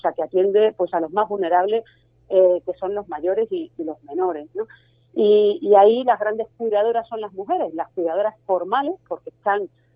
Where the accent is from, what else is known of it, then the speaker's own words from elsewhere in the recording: Extremadura, Spain; porque vengo de aquí, como todo el mundo sabe, he defendido siempre Extremadura, he defendido la campiña, mi pueblo